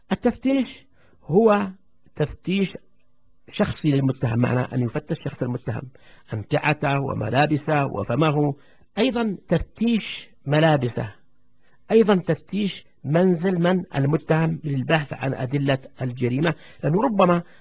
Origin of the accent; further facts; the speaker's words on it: Yemen; أو كما يصيح العامة عندنا في اليمن عندما يصيحوا حرامي حرامي